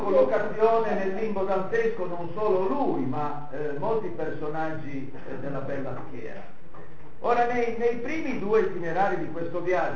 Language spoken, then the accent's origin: Italian; Liguria, Italy; io da ligure lo capisco benissimo